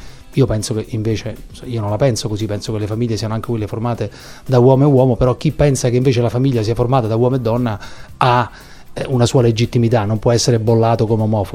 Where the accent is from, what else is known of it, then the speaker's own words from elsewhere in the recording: Rome, Lazio, Italy; born there; now in Milan, Italy; Però sono nato a Roma, esattamente.